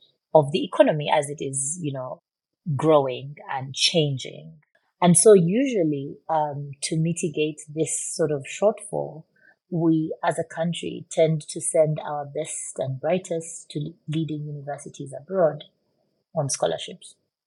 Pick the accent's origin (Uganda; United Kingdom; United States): Uganda; I was born and raised in Uganda. I went to school in Uganda. I live in Uganda, well, between Uganda and the Netherlands.